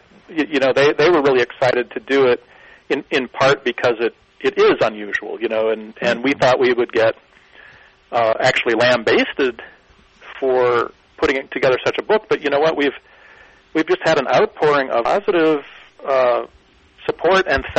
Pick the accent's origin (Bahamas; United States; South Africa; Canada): United States; North Dakota; Yes, I'm actually from North Dakota.